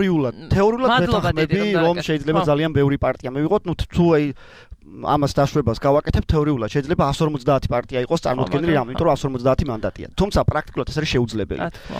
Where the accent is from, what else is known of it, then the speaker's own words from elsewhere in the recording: Adjara, Georgia; მაგათ აჭარიდან ვარ და ბევრი ადამიანს ვიცნობ